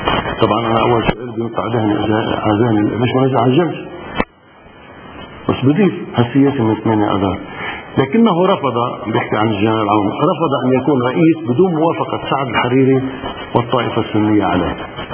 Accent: Lebanon; أنا كوطني لبناني مواطن عادي مواطن لبناني عادي ما بقبل الكلام

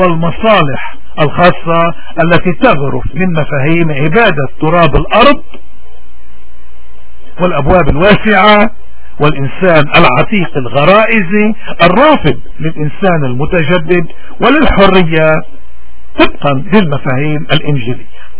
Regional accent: Lebanon; المطلوب أن نستمر كلبنانيين سياديين وأحرار ومن كافة الطوائف والمذاهب

